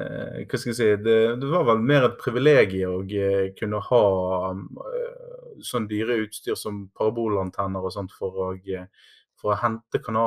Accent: Bergen, Vestland, Norway; der som vi vokste opp da i Olsvik, borutslaget som jeg var tilknyttet til

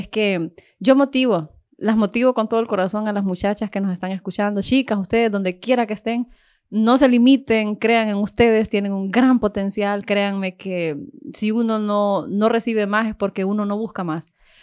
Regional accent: Omoa, Cortés, Honduras; yo vengo de un lugar en donde tampoco había luz eléctrica cuando yo, pues, en mi infancia y eso, en mi adolescencia. Vengo de un sector de Omoa, Puerto Cortés. Yo soy de la costa, de las bellas playas.

